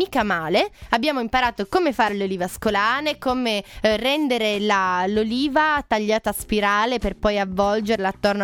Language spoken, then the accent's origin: Italian; Piedmont, Italy; in quanto piemontese, in quanto essendo qui al Politecnico di Torino